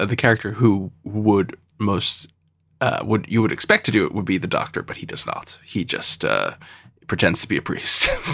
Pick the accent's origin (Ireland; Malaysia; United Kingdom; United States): Ireland; So I was raised Roman Catholic and I'm Irish.